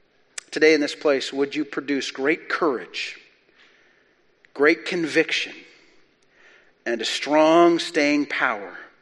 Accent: Calgary, Alberta, Canada; now in Lower Mainland, Canada; I grew up in Calgary where there is snow. I am now a lower mainland driver.

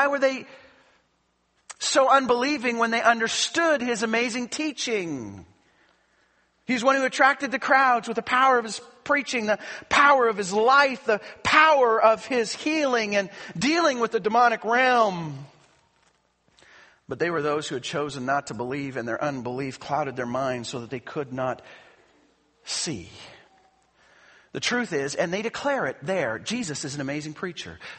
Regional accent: Calgary, Alberta, Canada; because he was from Calgary. I was amazed. My hometown, a hero from my hometown.

